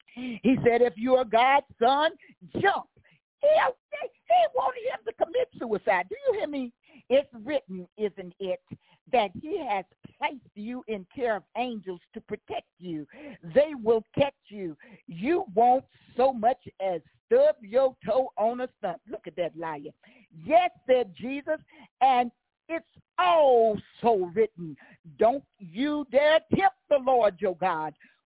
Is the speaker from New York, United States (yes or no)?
no; Mississippi, United States; I'm a person from Mississippi, and some of you I know when I say this, you're already about to regurgitate, but it's okay.